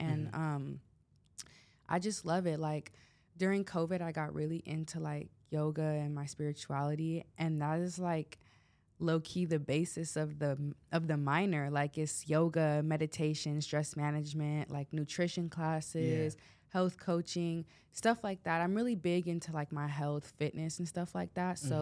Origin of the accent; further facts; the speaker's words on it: Arizona, United States; Yeah, I am from Arizona. I'm a third year here at USC studying psychology